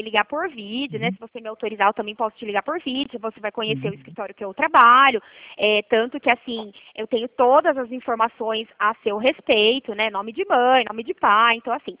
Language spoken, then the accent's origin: Portuguese; São Paulo, Brazil; meu DDD 019, porque eu sou do estado de São Paulo.